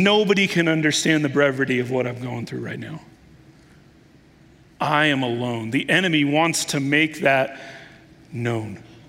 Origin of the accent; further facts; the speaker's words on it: Denver, Colorado, United States; I grew up in Denver playing hockey.